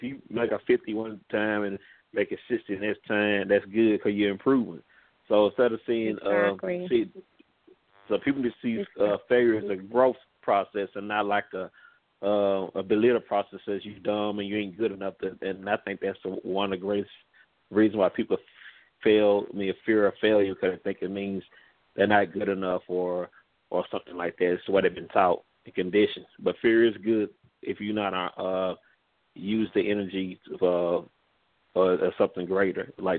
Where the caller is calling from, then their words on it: Longview, Texas, United States; I'm calling from Longview, Texas.